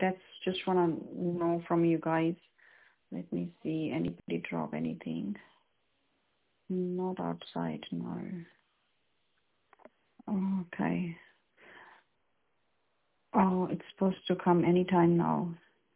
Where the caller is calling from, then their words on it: Sydney, New South Wales, Australia; Hi, I'm calling from Sydney.